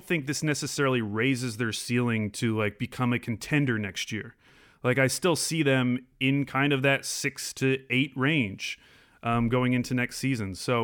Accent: Portland, Oregon, United States; So this was the deal where my hometown Portland Trailblazers got Norman Powell

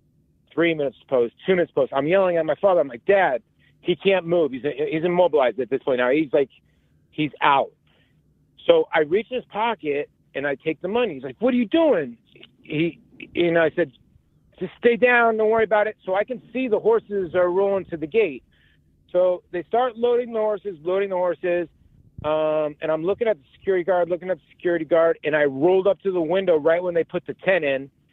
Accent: Arizona, United States; also born or lived in New York; I grew up in Arizona. I was born in New York. I moved out to Arizona when I was young.

